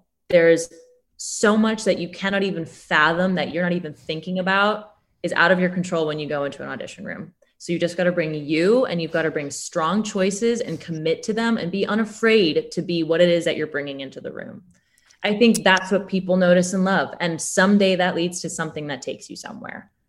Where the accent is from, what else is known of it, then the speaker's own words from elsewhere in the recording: New York, United States; But I am from New York. So New York, I think, has kind of like, no pun intended, warmed me up to this experience.